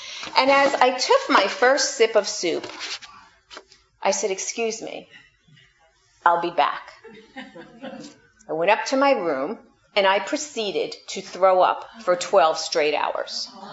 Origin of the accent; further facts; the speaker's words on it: New York, United States; Now, I'm from New York, so my first question was, who is Sue Gopher, and what is this game about?